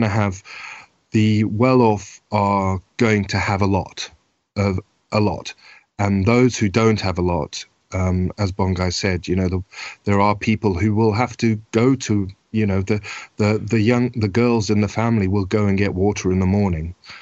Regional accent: Zimbabwe; now in Scotland, United Kingdom; And we're talking about growing up in Zimbabwe.

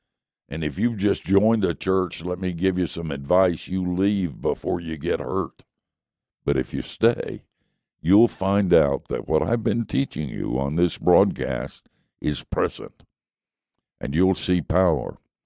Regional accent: United States; I'm American, and whenever I'm in California and at that airport where there's a statue of John Wayne, I kneel.

